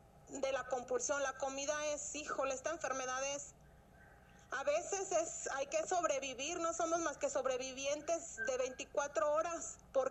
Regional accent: León, Guanajuato, Mexico; Yo soy de León, Guanajuato, México.

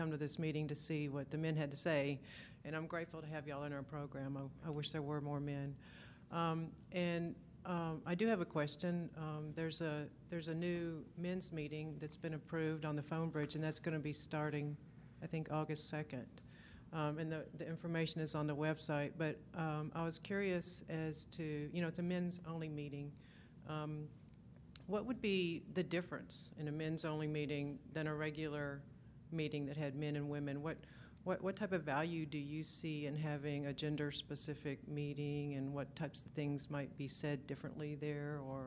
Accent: Austin, Texas, United States; Hi, good morning. … from Austin, compulsive eater.

